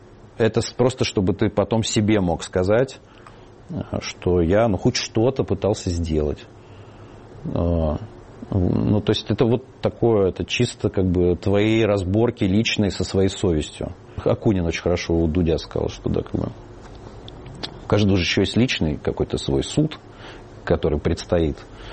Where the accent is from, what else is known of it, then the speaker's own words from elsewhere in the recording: Russia; now in Georgia; Мы другие русские.